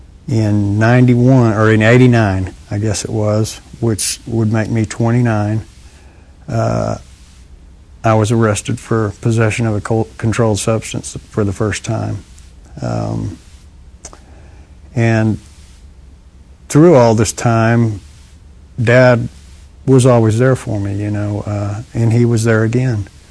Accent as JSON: {"language": "English", "town": "Lubbock", "region": "Texas", "country": "United States", "tie": "born or raised there", "also_born_or_lived": "Oklahoma", "said": "I was born in Oklahoma and came here as quick as I could. We moved to Lubbock in 68."}